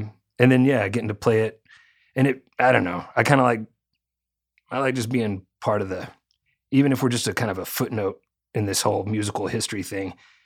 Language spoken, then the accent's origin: English; Little Rock, Arkansas, United States; I grew up in Little Rock, Arkansas, and we had like a riverfront park. The Arkansas River runs right through downtown.